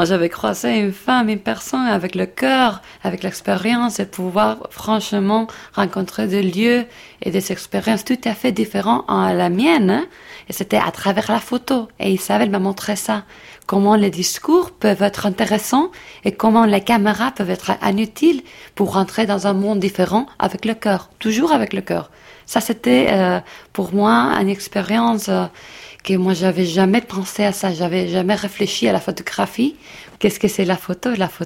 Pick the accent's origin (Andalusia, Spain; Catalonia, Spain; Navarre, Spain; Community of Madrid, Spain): Community of Madrid, Spain; Madrid; Moi, je suis espagnole. J'étais née à Madrid, mais c'est vrai que pendant toute ma vie, je bougeais chaque 3 ans de pays en pays. Donc, je me sens plutôt européenne, avec un côté vénézuélien, parce que ma grand-mère, elle est vénézuélienne.